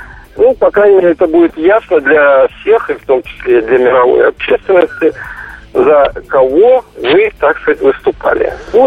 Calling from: Lipetsk, Lipetsk Oblast, Russia; А, это я вот из Липецка.

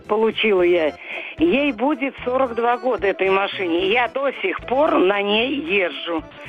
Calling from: Samara Oblast, Russia; Я звоню из Самарской области.

